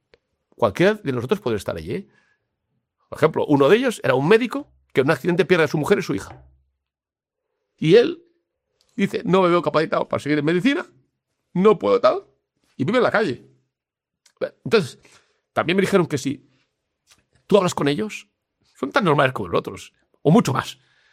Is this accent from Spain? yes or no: yes; Catalonia, Spain; born there; Yo nací en Cataluña. Y mucho tiempo fuera de Cataluña. Puc parlar català com vulguis. Lo que se aprende pequeño no se cambia.